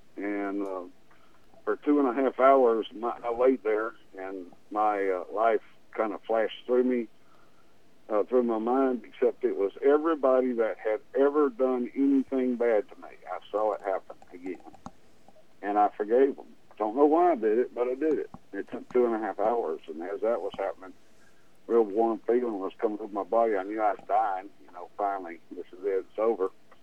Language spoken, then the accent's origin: English; Alabama, United States